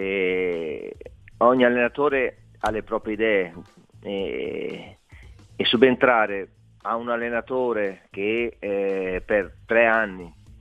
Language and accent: Italian; Verona, Veneto, Italy; now in Genoa, Italy; Io vivo, sono di Verona, vado spesso a Verona pur vivendo a Genova